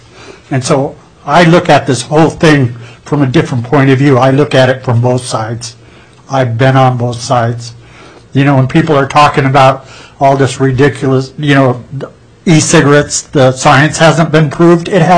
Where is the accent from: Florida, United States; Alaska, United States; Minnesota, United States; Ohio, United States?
Alaska, United States; Juneau; I was born and raised here in Juneau, Alaska.